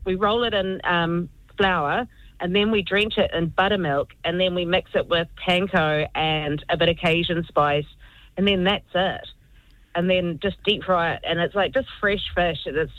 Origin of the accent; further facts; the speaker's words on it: New Zealand; now in Ireland; I'm from New Zealand, I'm from a remote part of New Zealand